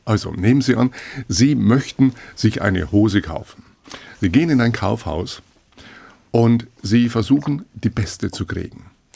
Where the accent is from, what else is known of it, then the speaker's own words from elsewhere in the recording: Munich, Bavaria, Germany; Ich bin in München aufgewachsen. Also ich kann durchaus Deutsch.